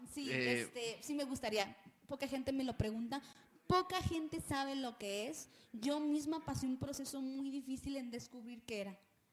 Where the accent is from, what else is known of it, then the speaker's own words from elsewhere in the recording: Ciudad Juárez, Chihuahua, Mexico; sobre todo vengo de Juárez, ¿no?